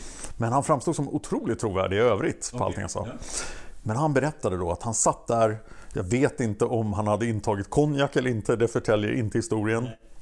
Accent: Stockholm, Stockholm County, Sweden; jag är från Stockholm.

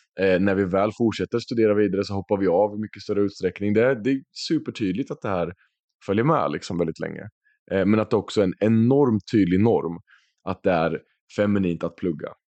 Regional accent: Norrköping, Östergötland, Sweden; now in Stockholm, Sweden; vad krävs för att vara en man i Norrköping, där jag är uppvuxen

